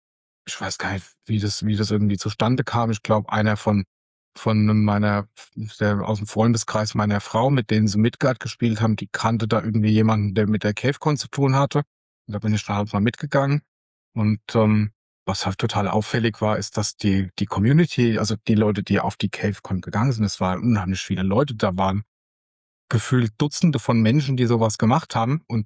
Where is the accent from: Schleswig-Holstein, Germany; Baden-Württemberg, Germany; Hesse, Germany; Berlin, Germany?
Hesse, Germany; Frankfurt; moved away as an adult; now in Aschaffenburg, Germany; Ich bin 1994 schon von Frankfurt nach Aschaffenburg umgezogen. Ich bin Frankfurter eigentlich.